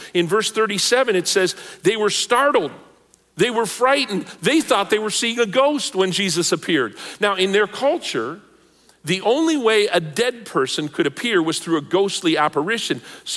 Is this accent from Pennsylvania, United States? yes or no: yes; Pennsylvania, United States; I was born and raised in Western PA. I had a very limited reality.